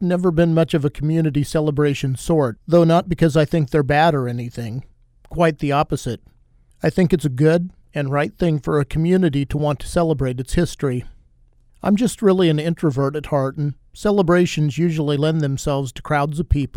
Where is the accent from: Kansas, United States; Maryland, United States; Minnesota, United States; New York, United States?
Kansas, United States; Ellsworth; I have shared before that in my hometown of Ellsworth, Kansas, it's Cowtown Days